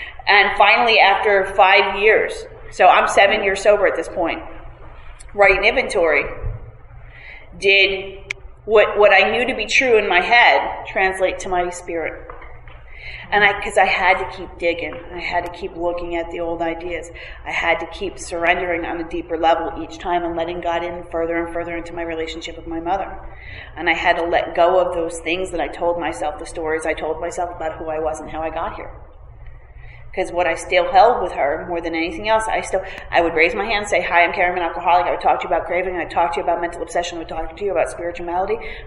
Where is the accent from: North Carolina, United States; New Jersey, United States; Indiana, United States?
New Jersey, United States; Montclair; I grew up in Montclair, New Jersey, and I was in East Orange, New Jersey.